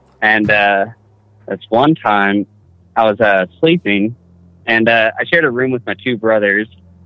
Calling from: Boise, Idaho, United States; I'm calling from Boise, Idaho

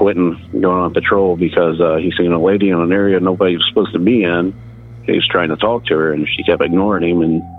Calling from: Indiana, United States; from Indiana

